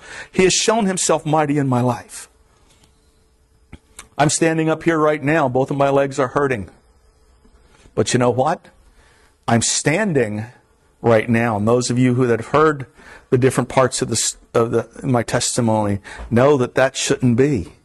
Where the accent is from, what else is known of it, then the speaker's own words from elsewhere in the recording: Florida, United States; I grew up in the Everglades. I'm a swamp rat.